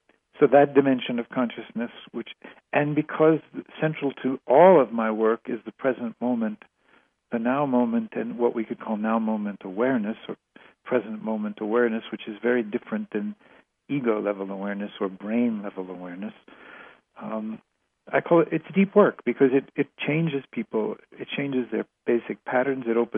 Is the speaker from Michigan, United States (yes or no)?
no; New York, United States; Well, I grew up near New York, went to medical school in New York, came out and started doing my internship and electives and things like that in California.